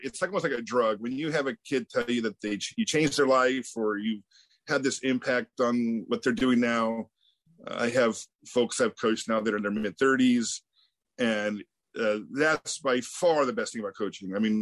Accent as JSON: {"language": "English", "town": "Sacramento", "region": "California", "country": "United States", "said": "hey, I'm from Sacramento and I didn't go to Sacramento State."}